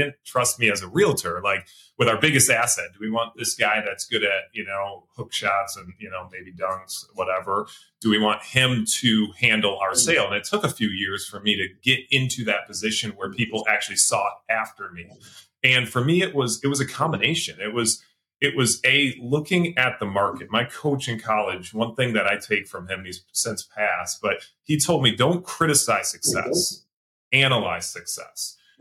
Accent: Forest Hills, Michigan, United States; I'm from Forest Hills. My wife is from East Grand Rapids. When we moved back from Germany, we landed in East Grand Rapids.

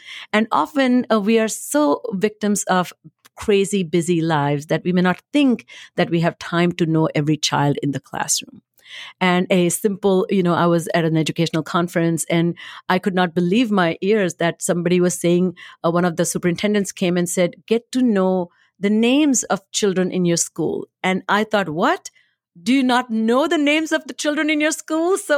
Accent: Maharashtra, India; English is a second language; You know, I grew up in India, as listeners, all of you know. Recently, in a state that I grew up, it's called Maharashtra

